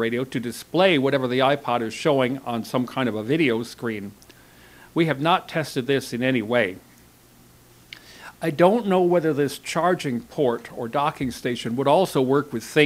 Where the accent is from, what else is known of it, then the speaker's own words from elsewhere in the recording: Rochester, New York, United States; The public radio station, WXXI, in my hometown of Rochester, New York, was running three channels